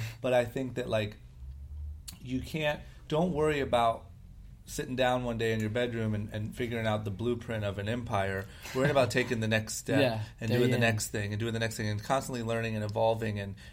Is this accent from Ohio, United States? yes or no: yes; Akron, Ohio, United States; But I'm from Akron, Ohio, grew up skateboarding.